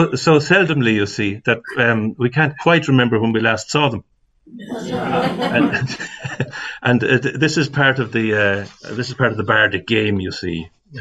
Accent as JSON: {"language": "English", "town": "Galway", "region": "Connacht", "country": "Ireland", "tie": "born or raised there", "said": "And I was brought up in Galway"}